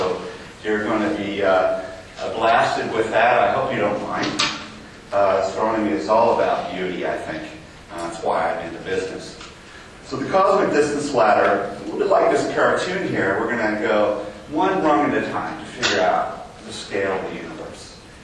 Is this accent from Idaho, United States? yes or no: yes; Idaho, United States; Where I grew up in Idaho, it was really dark there.